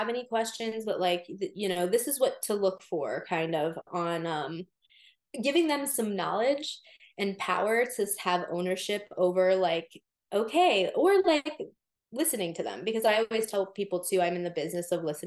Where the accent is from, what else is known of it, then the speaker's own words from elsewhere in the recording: Maryland, United States; I'm relocating to Maryland, where I'm from, my hometown, to get licensure to be able to practice there.